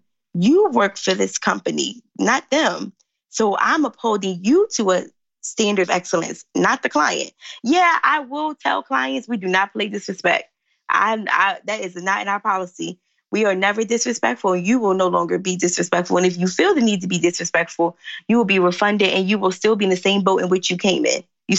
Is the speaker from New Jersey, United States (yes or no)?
no; Philadelphia, Pennsylvania, United States; I live in Philly. I'm from Philly.